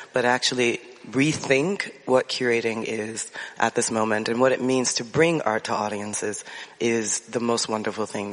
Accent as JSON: {"language": "English", "town": "Chicago", "region": "Illinois", "country": "United States", "said": "I think what they mean is that we're both fans of the Chicago White Sox, because we are both from the South Side of Chicago. But yes, South Side."}